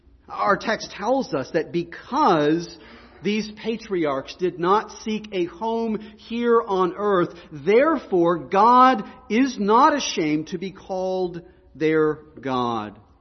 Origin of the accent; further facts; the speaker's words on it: Texas, United States; Again, I mean, I'm from Texas.